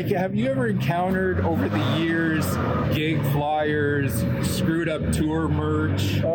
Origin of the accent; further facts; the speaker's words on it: Canada; because, like, I'm a Canadian, eh?